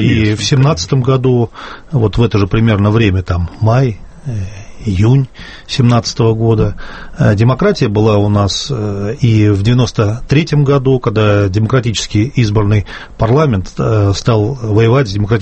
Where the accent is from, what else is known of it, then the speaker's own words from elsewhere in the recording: Moscow, Russia; я тоже коренной москвич, по папе ленинградец.